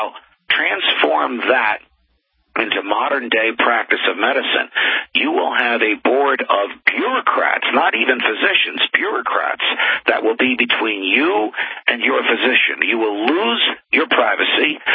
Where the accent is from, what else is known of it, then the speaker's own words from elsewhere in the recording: New Jersey, United States; There's a famous case in my home state of New Jersey